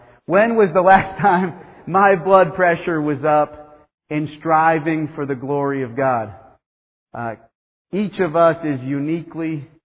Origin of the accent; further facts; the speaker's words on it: Massachusetts, United States; Of course, I grew up in Massachusetts and you've got to be a Red Sox fan.